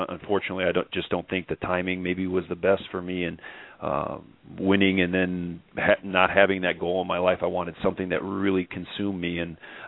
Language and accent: English; Chicago, Illinois, United States; We met each other when he was from Hawaii and I was from Chicago